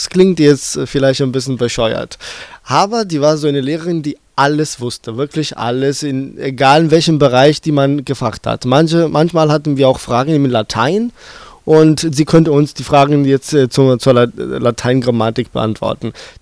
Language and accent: German; Southern Italy, Italy; dass ich meine Schule in Italien gemacht habe. Ich bin ursprünglich auch Italiener.